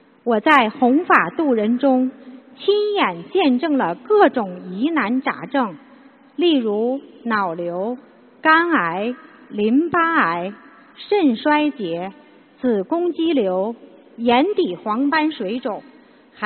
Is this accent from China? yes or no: yes; Beijing, China; 我来自北京，